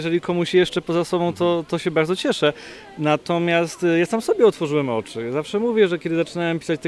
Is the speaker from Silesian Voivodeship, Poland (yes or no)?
yes; Silesian Voivodeship, Poland; że jestem Ślązakiem, jak teraz mówię